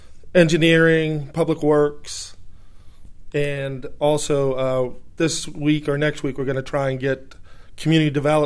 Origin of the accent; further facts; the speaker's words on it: Northern United States, United States; now in Southern United States; I'm from Northern Territories, as I guess they call it here. But I'm a Yankee, but now I've been here about 20 years, so I guess I'm a Southerner now.